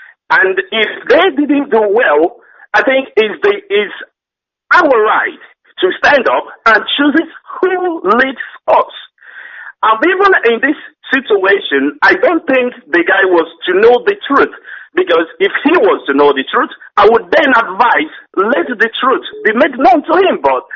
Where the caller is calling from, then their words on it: Manchester, North West England, United Kingdom; I'm calling from United Kingdom, Manchester precisely.